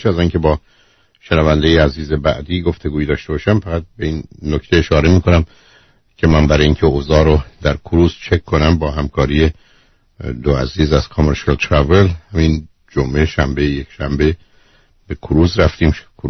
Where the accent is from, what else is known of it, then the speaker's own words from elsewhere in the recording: Iran; گفت تو کجایی هستی، که گفتم خب ایرانی،